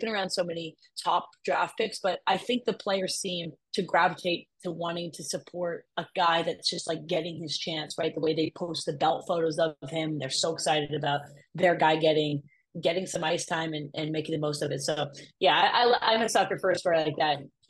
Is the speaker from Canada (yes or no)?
yes; Toronto, Ontario, Canada; well, I'm from Toronto.